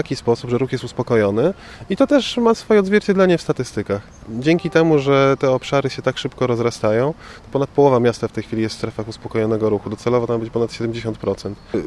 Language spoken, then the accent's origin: Polish; Gdynia, Pomeranian Voivodeship, Poland; now in Gdańsk, Poland; Jako gdynianin jestem tutaj od parunastu już miesięcy mieszkańcem